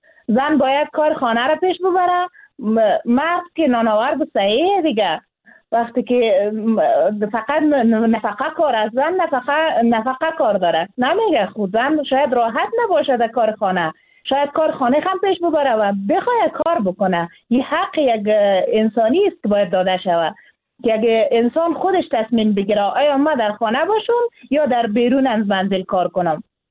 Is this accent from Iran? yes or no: no; Afghanistan